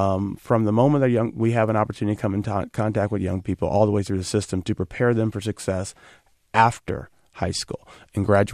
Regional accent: Nebraska, United States; also born or lived in Kansas; I was born in Kansas, and my mother moved us away and I moved me to Nebraska, and I ended up graduating from school in Nebraska.

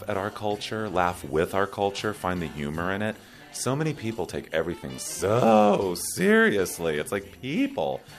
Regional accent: Ontario, California, United States; Number one, I'm completely obsessed with Logan's Candy Store in my hometown of Ontario, California

